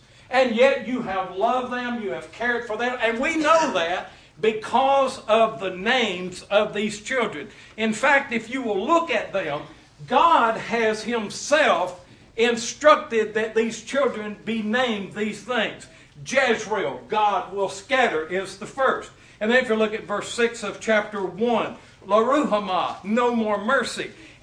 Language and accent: English; Lubbock, Texas, United States; When I was a young boy, I was born and raised in Lubbock, Texas.